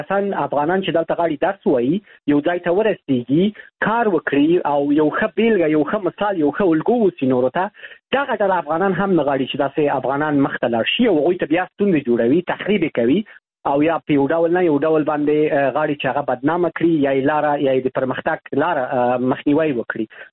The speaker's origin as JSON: {"language": "Pashto", "country": "Afghanistan", "said": "شرمېږم چې ووایم زه د افغانستان یم"}